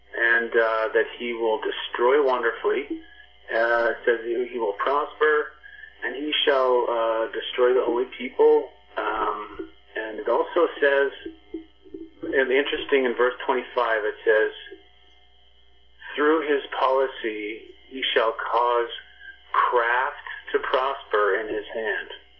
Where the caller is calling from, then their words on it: Canada; calling from Canada.